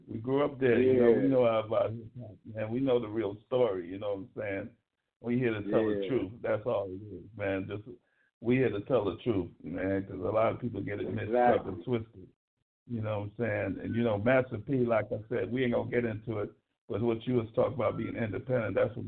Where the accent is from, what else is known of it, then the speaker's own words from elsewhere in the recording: Brooklyn, New York, United States; also born or lived in Compton; Yeah, I grew up in Crown Heights.